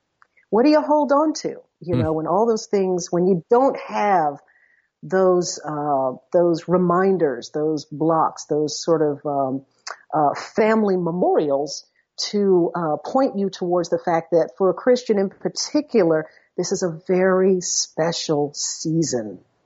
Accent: Baltimore, Maryland, United States; I grew up in Baltimore, so there was always a crab imperial casserole on

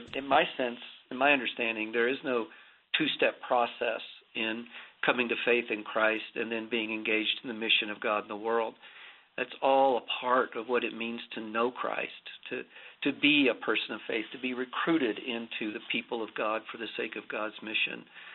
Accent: Appalachia, United States; I grew up in Appalachia in a very tight community. And in fact, I was the sixth generation to be born in the same county in Appalachia.

